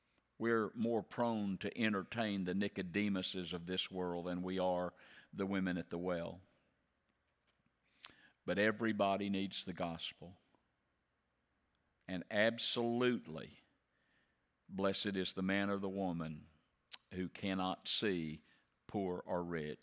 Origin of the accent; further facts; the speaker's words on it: the South, United States; And you and I were raised in the South, and if we're not careful, we'll have racial prejudices.